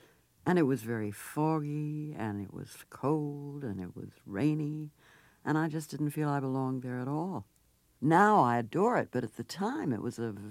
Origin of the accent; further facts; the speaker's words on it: Beverly Hills, California, United States; and I was raised in Beverly Hills in L.A.